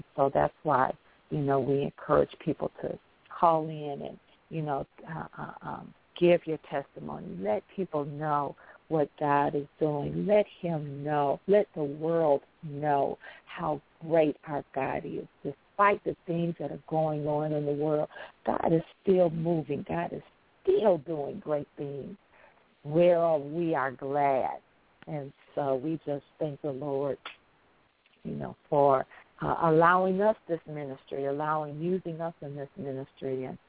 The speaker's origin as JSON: {"language": "English", "town": "Chicago", "region": "Illinois", "country": "United States", "tie": "born or raised there", "said": "I look at our hometown, or my hometown, Chicago, and all the killings"}